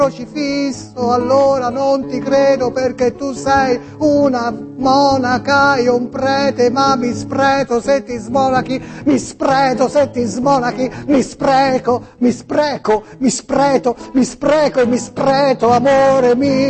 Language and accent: Italian; Tuscany, Italy; Ora, ragazzi, siamo in Toscana, questa è Toscana TV, io sono toscano